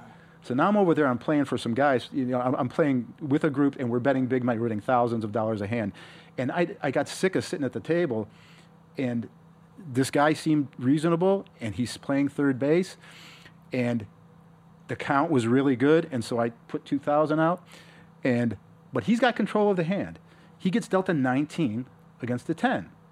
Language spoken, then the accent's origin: English; Cleveland, Ohio, United States; you know, where I grew up in Cleveland, I have a friend.